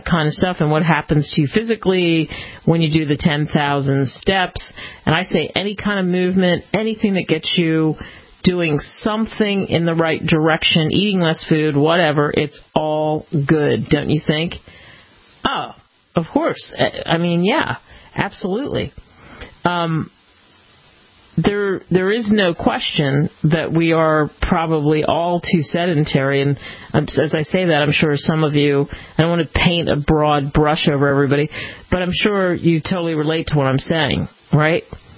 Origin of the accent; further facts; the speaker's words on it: East Coast, United States; Growing up on the East Coast, it's one place where I hadn't been to that site.